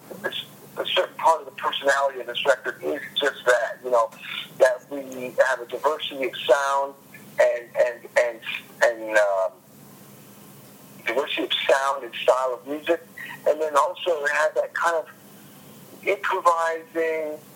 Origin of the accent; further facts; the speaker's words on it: East Coast, United States; also born or lived in Midwest; I mean, I grew up on the East Coast. And then I was living in the Midwest for a long time, you know, playing